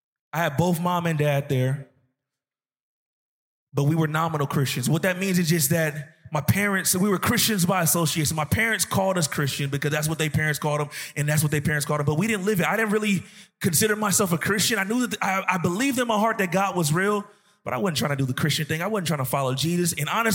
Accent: Vallejo, California, United States; I was from North Vallejo, from North Vallejo, California. Same neighborhood, same side of town as … … I grew up around a lot of negativity, exposed to a lot, drug dealing, cop killing, prostitution, a whole bunch of negativity.

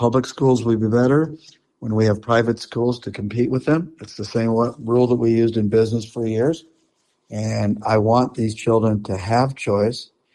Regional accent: Omaha, Nebraska, United States; I am originally from Omaha, Nebraska

